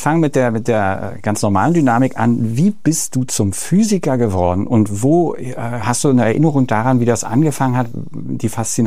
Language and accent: German; Potsdam, Brandenburg, Germany; also born or lived in Berlin; Und ich komme ja nur aus Potsdam und Berlin. Und da ist Sand und weiß nicht was da noch.